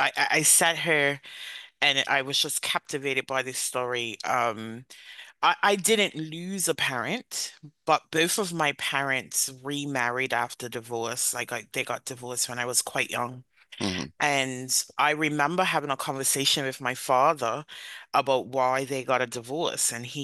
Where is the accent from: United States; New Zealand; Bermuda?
Bermuda; And I grew up in a very small environment. I grew up in Bermuda. For those who don't know, Bermuda is 21 square miles.